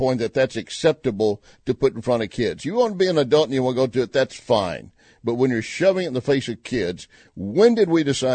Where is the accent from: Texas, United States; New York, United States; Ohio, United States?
Texas, United States; Austin; my hometown, Austin, has gone too deep blue.